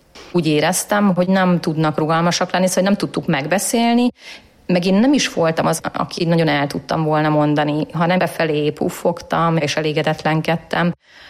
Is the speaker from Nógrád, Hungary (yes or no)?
no; Bonyhád, Tolna, Hungary; born there; 1973. május 30-án születtem Bonyhádon, pedagógus szüleim vannak